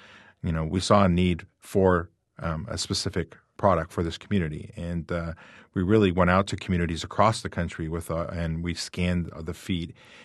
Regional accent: Montana, United States; enrolled member of the Fort Peck tribes in northeastern Montana.

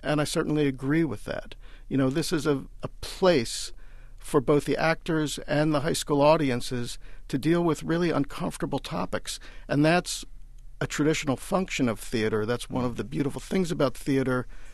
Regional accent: Levittown, United States; I am from Levittown.

